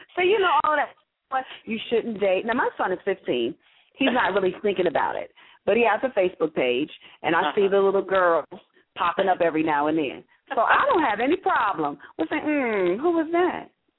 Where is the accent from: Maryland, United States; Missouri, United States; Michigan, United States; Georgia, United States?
Michigan, United States; Detroit; Although I'm from Detroit, I never had a weave or a wig.